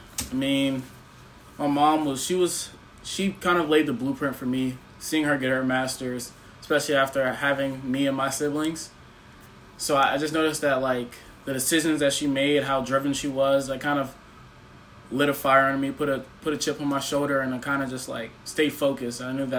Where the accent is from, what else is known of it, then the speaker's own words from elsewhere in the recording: Atlanta, Georgia, United States; also born or lived in South Carolina; So being born, I was born in South Carolina, lived there for like 4 years, and then I've just been on the move ever since then. I mean, starting off living in Georgia, I was in like the countryside for a couple years, and then finally moved to Metro Atlanta